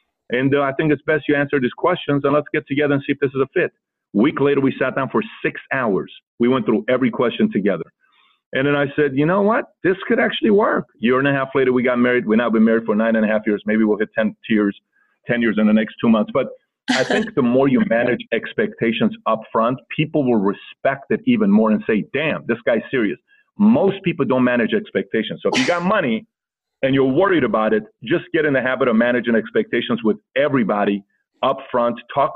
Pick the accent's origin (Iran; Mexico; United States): Iran; Myself, I'm from Iran.